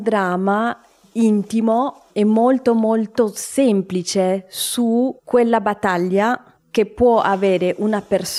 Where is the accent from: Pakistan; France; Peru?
Peru; Lima; moved away; Io sono cresciuta a Lima